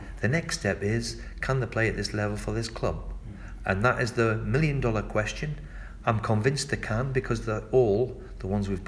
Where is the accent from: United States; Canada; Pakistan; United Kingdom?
United Kingdom; Newcastle, North East England; Look, I was a boy. I'm from Newcastle.